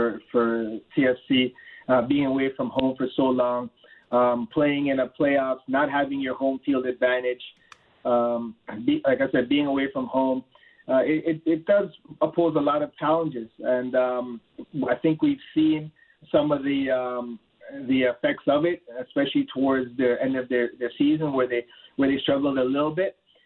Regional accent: Ontario, Canada; playing all levels of my development here in Ontario and playing for the national team

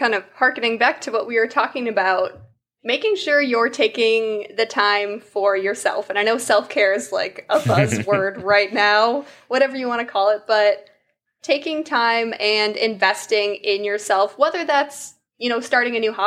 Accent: Vermont, United States; I'm from Vermont. It's not the Midwest. And so I'm hoping to move, you know, coastal again.

